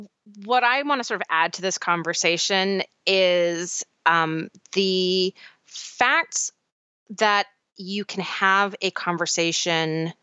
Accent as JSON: {"language": "English", "country": "Canada", "tie": "born or raised there", "said": "Oh, let me just brag about my home country for a second"}